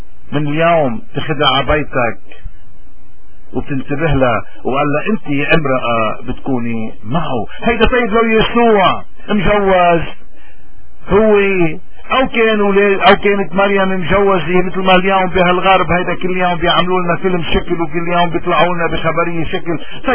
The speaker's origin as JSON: {"language": "Arabic", "country": "Lebanon", "said": "نحن اليوم كلبنانيين بدنا بهاليوم المقدس ندفن"}